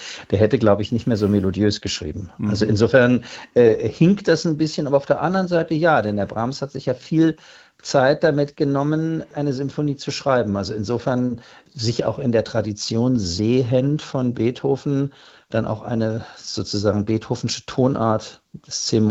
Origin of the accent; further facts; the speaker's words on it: Berlin, Germany; Na, ich bin ja hier zu Hause. Ich bin ja aus Berlin und ich wohne ja die ganze Zeit hier gewohnt.